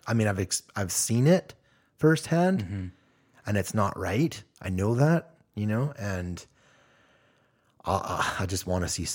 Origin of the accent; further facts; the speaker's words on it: Canada; because we're Canadian, right?